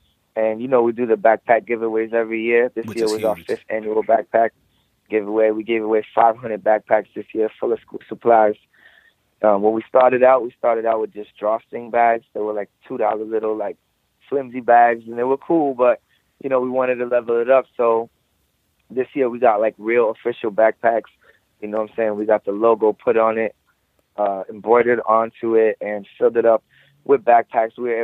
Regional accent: Lawrence, Massachusetts, United States; This year, we usually just do it in my hometown. Like I told you, Lawrence, Mass is the poorest city in Massachusetts, so it really needs it.

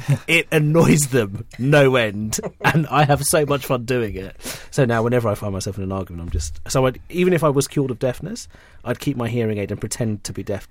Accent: United Kingdom; So I am British Asian, and I am from a Muslim family.

